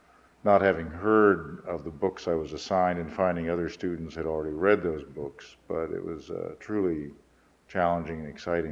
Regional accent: Kansas, United States; My early background was I grew up in Kansas and went to high school there.

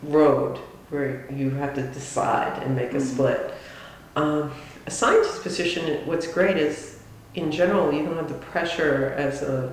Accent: New York City, New York, United States; I did pretty much stay away from the South, and I was from New York City, so I was kind of a snob

